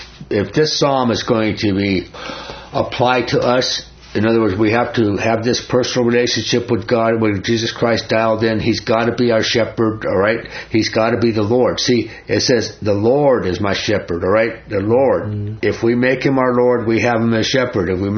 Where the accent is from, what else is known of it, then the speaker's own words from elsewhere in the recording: New York, United States; I mean, I'm from New York. I don't know anything about it.